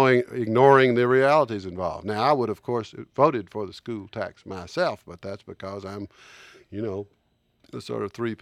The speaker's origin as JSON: {"language": "English", "region": "the South", "country": "United States", "said": "And I don't like it when I'm a Southerner, but I can concede something."}